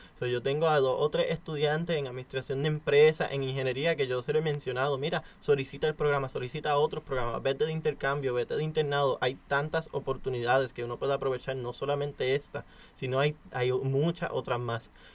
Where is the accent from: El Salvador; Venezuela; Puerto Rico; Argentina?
Puerto Rico; yo soy puertorriqueño, yo sé que yo tengo un apellido raro, pero eso no importa